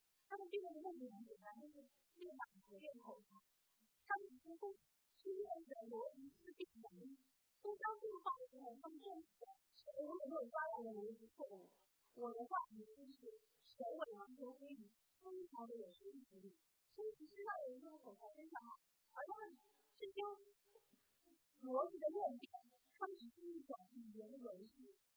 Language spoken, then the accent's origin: Chinese; China; 就是我们中国人的古籍，其实我们相信。中国传统的就是古人相信